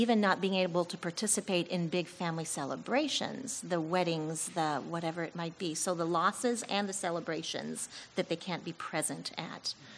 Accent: France; I am an MK born and raised in France

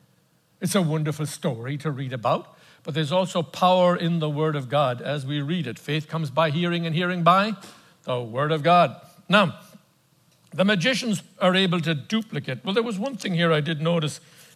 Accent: Ireland; I shun Halloween because I come from Ireland

